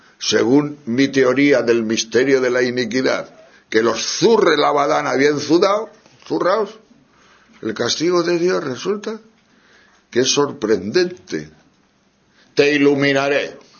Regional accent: Santa Cruz, Galicia, Spain; Es que yo soy de Santa Cruz, de La Coruña.

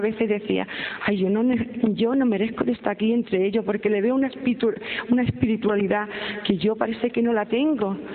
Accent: Barcelona, Catalonia, Spain; yo soy de Barcelona

